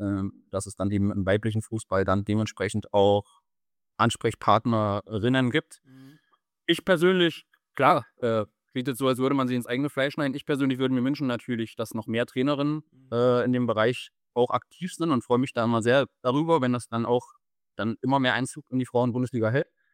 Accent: Thuringia, Germany; Ich komme aus Thüringen ursprünglich

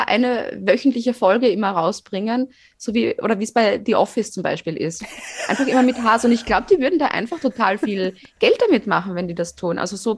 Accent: Fohnsdorf, Styria, Austria; die haben ein Grundstück, das ist so groß wie Fohnsdorf. Also mein Heimatdorf.

